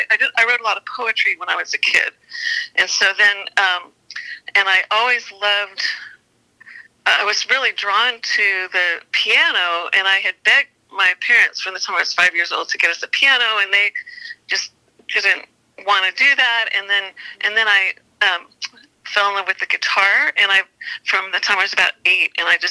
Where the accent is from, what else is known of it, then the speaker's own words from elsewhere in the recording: Dallas, Texas, United States; born there; I was born in Dallas, and we went to a church there.